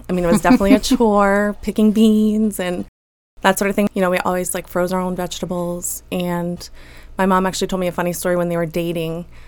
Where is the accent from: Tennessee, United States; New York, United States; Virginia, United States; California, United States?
Virginia, United States; Blacksburg; So I grew up mostly in Blacksburg, Virginia. I grew up in a Christian household. We went to a church called Blacksburg Christian Fellowship.